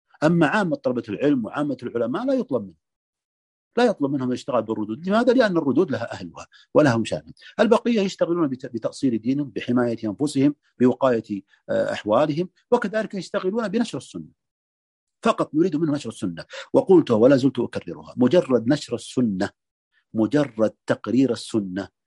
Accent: Saudi Arabia; القتال في الحد الجنوبي عندنا في السعودية أو ما شابه ذلك

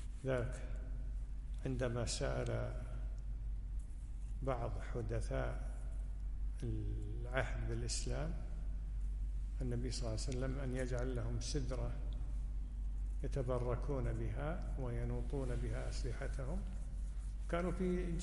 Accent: Kuwait; لأن أحيانا حتى يحصل هذا عندنا في الكويت كثيرا

